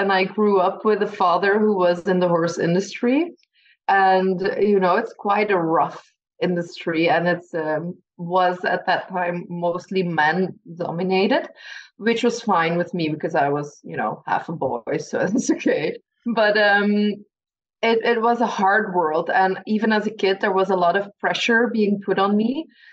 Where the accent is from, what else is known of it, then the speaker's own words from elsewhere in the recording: Belgium; English is a second language; I don't know the word because I'm from Belgium, so I'm not always good with the terms in English.